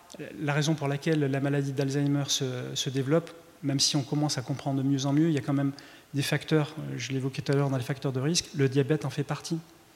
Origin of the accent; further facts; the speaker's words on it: Bordeaux, Nouvelle-Aquitaine, France; je viens effectivement de Bordeaux